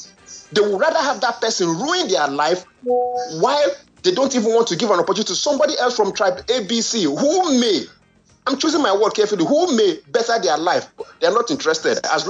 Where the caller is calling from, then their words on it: United Kingdom; I'm calling from the UK.